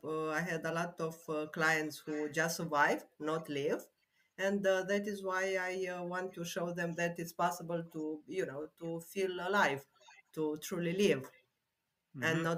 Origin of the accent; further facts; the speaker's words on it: Romania; Well, I'm from Romania.